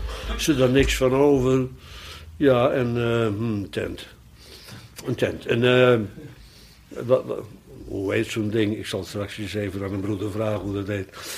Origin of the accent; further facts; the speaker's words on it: Netherlands; Ja, en wij zijn Nederlanders, wij zijn uit het platteland, zal ik maar zeggen.